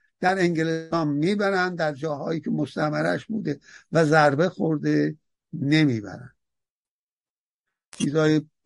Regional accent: Azerbaijan, Iran; نه که من آذربایجانی ایرانی هستم

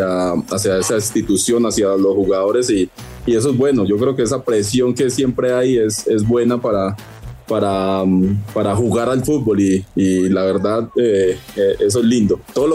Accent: Colombia; imagínate que yo soy de Colombia

